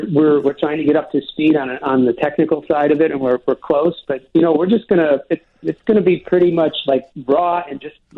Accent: Chicago, Illinois, United States; I'm born and raised in Chicago, but my friends are from everywhere else, right?

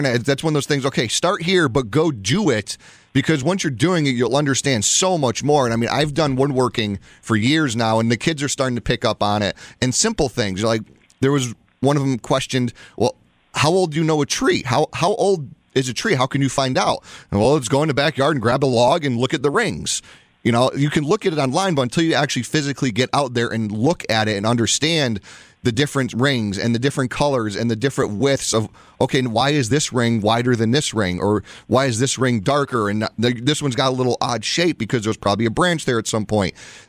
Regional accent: Connecticut, United States; And with growing up in Connecticut, we've had both of them.

